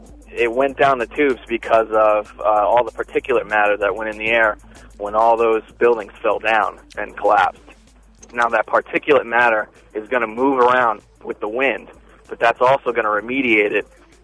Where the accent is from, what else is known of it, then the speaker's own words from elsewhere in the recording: New York, United States; now in Florida, United States; I'm from New York. I live in Florida now.